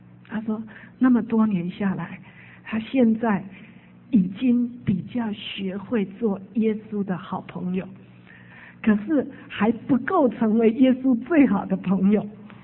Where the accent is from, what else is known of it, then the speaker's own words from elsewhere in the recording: China; 那当然我们东方，我们特别是我们中国人，因为可能在我们成长背景就都没有人跟我们有心灵的相交过